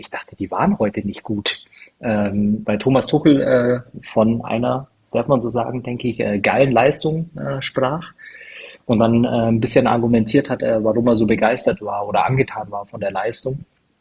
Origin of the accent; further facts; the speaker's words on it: Germany; ich als Deutscher kann dann da nicht viel einschmeißen